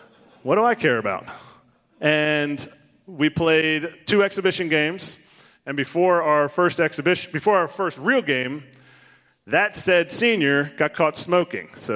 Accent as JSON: {"language": "English", "town": "Telford", "region": "Pennsylvania", "country": "United States", "tie": "born or raised there", "said": "To kind of catch you up to where I was before I was 12, I grew up in Telford, Pennsylvania."}